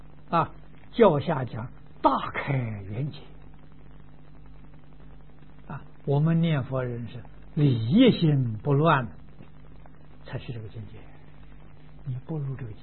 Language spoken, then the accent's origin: Chinese; China; 我们中国人讲气氛的啊，你走进这个医院，你感觉到这个地方的气氛 跟别的地方不一样。